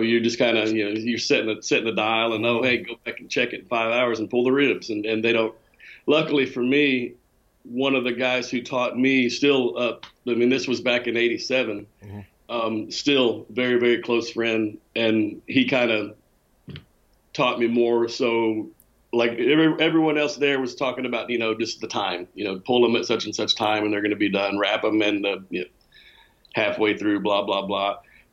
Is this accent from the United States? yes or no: yes; Dallas, Texas, United States; also born or lived in Colorado; Yeah, born and raised in Dallas. Okay. I'm jetted off to Colorado for about a year, but came back and yeah, I've been here my whole life.